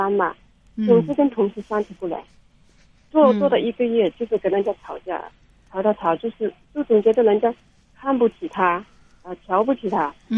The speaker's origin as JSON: {"language": "Chinese", "region": "Jiangxi", "country": "China", "also_born_or_lived": "Wenzhou", "moved": "as an adult", "lives_now": "Fujian, China", "said": "在浙江温州待了十几年了，然后就，又回到这福建。回到福建回了四年了，我是江西的，嫁到福建。"}